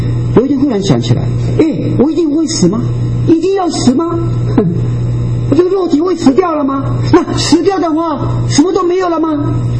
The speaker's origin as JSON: {"language": "Chinese", "country": "Taiwan", "tie": "born or raised there", "first_language": "Japanese", "second_language": "Chinese", "said": "我是在台湾日本时代生下的，所以我的爸爸是日本时代是一个高级的职员，所以跟日本人一样，所以我的母语是日本话，我住在日本人的社区里面"}